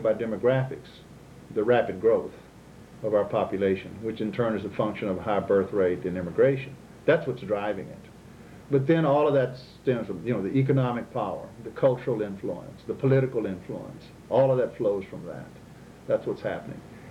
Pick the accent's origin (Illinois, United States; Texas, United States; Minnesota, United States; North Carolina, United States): Texas, United States; Houston; Well, this is my hometown. I've never really wanted to go anywhere else. You know, I was born here. I come from a large family.